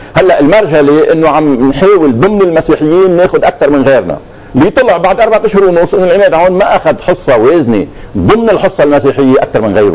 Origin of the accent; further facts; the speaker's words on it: Lebanon; انا كمواطن لبناني عادي ما بشتغل بردات الفعل